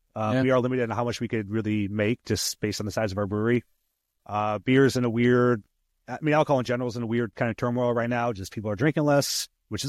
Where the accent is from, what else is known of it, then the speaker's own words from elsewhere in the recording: Indiana, United States; also born or lived in Calumet City, Illinois; I grew up in Indiana, though, so we were right on the state line.